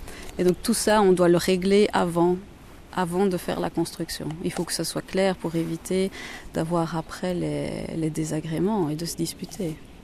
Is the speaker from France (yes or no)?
no; Belgium; Et ça, c'est inimaginable chez nous en Belgique de tout voir.